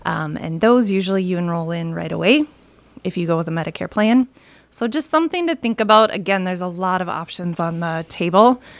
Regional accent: Nebraska, United States; I came to this area. I'm married into this area. I found my husband from here, but I'm originally from Nebraska.

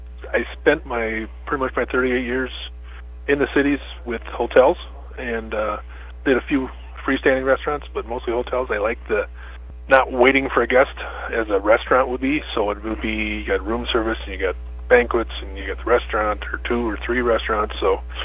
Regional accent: Madison, Minnesota, United States; I grew up in Madison, graduated from Madison High School.

